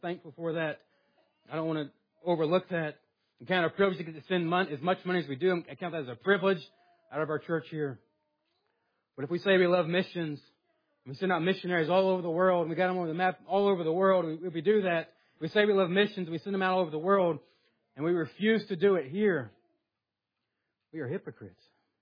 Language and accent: English; the South, United States; I'm from the South, and I can still say that.